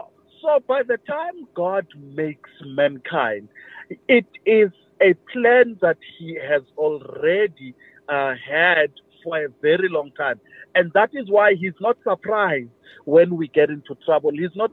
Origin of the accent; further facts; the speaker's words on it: Soweto, Gauteng, South Africa; a guy I grew up with in Soweto